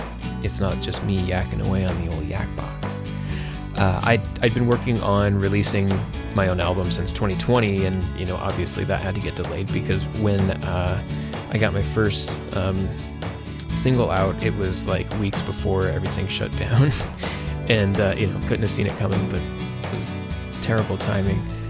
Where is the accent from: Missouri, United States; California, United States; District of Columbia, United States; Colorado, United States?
Colorado, United States; Pueblo; also born or lived in Denton, Texas; now in Portland, United States; which is called Pueblo, named after my hometown, Pueblo, Colorado.